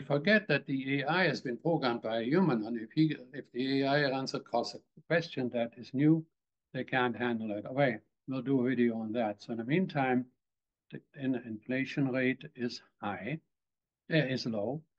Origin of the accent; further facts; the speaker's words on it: Germany; Even places like Germany, my home country, has a terrible world economic disasters probably pending.